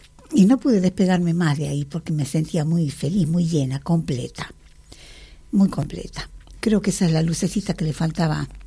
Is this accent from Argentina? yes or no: yes; Chilecito, La Rioja, Argentina; Chilecito, la Rioja.